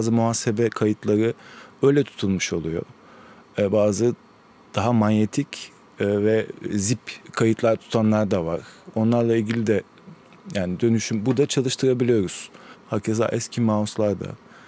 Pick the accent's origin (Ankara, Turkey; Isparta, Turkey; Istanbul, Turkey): Istanbul, Turkey; Kadıköy; Kadıköy doğumluyum. Yani hep Kadıköy'de yaşadım.